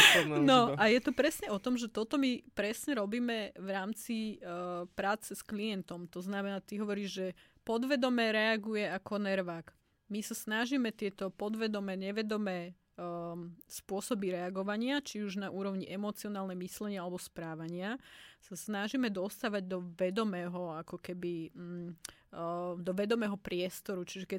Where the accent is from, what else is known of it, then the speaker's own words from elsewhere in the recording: Topoľčany, Nitra Region, Slovakia; Ja som pochádzala z Topolčian